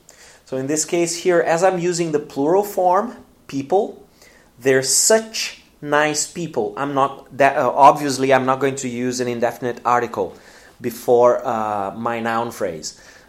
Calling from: Porto Alegre, Rio Grande do Sul, Brazil; English is a second language

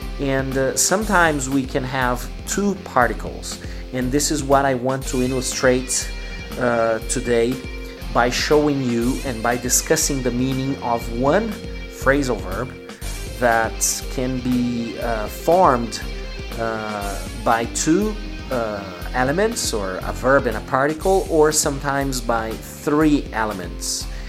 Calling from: Porto Alegre, Rio Grande do Sul, Brazil

